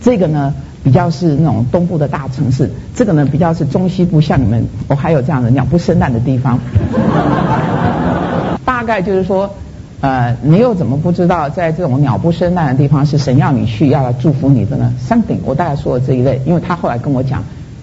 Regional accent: China; now in Taiwan; 当时我在台湾念台大的时候，我那时候没有信耶稣，我从中国大陆到台湾的，

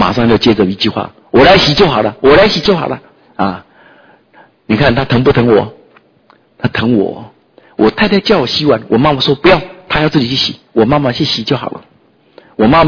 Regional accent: Nantou County, Taiwan; 我是南投人啊。当初我们在南投是最穷的时候

